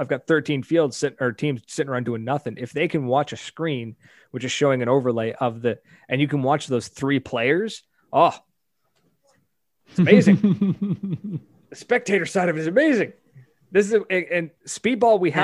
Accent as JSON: {"language": "English", "country": "Canada", "said": "that's me being Canadian."}